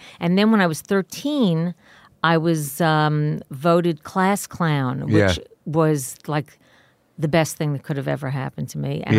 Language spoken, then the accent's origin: English; Little Neck, New York, United States; I grew up in Queens.